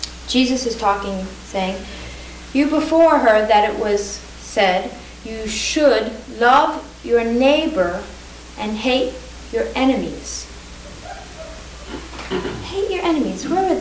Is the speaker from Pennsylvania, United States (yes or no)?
yes; Lancaster, Pennsylvania, United States; I'm from Lancaster, Pennsylvania. I'm a pastor developer there of a deaf Lutheran church.